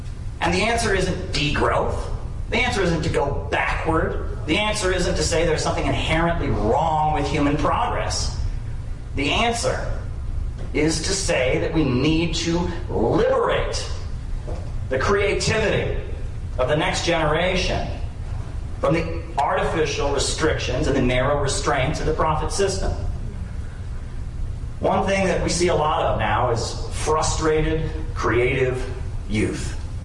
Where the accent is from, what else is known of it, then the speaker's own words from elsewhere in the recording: Orrville, Ohio, United States; I'm from Orrville, Ohio.